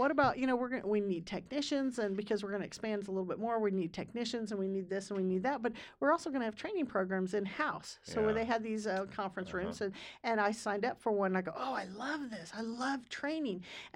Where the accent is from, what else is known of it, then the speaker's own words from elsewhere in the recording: Mount Carmel, Illinois, United States; quite a lot of areas around here because I'm from Mount Carmel.